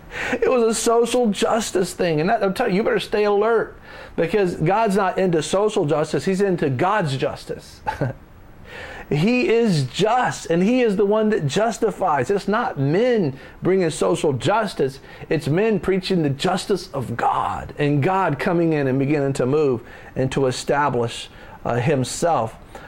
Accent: United States; I'm glad I'm American

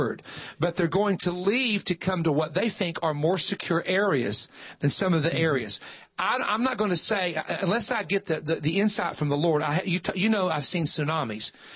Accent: West Virginia, United States; because I am from West Virginia, was the past 8 years, the regulations on the coal mines were so bad that they shut them all down.

